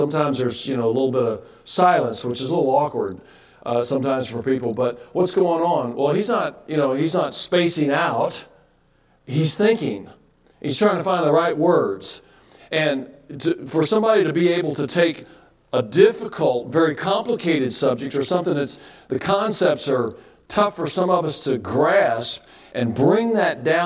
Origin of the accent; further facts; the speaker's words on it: Texas, United States; I growing up in Texas and Boy Scout, we used to camp a lot with different caves and stuff up in the West Texas where I was from.